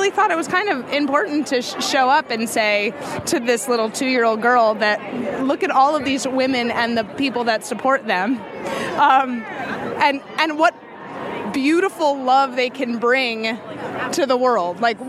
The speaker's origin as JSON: {"language": "English", "town": "New York City", "region": "New York", "country": "United States", "said": "I'm from New York City originally."}